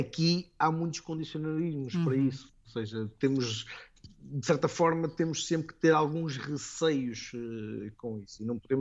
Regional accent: Portugal; now in Angola; eu recordo no primeiro dia que saí de Portugal, uma das coisas que eu disse à minha mãe foi

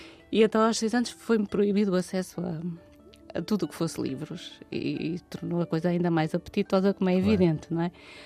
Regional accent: Mafra, Lisbon, Portugal; que a minha infância se passou em Mafra

